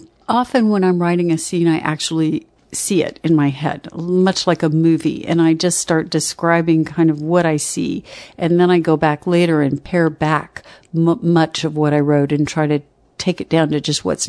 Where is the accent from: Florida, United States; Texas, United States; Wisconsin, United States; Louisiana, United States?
Texas, United States; I grew up in Texas, and I suspect that Rainey adopted a little bit of what I grew up with.